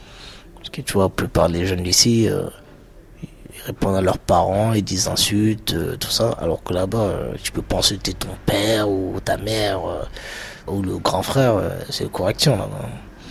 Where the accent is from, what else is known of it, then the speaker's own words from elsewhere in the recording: Île-de-France, France; j'ai 31 ans. Mon enfance, j'étais dans les Yvelines. Moi, j'habitais dans une résidence.